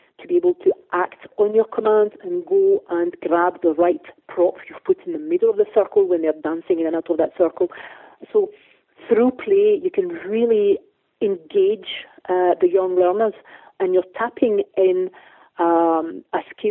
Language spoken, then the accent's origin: English; France; I was only too aware of because I grew up in France.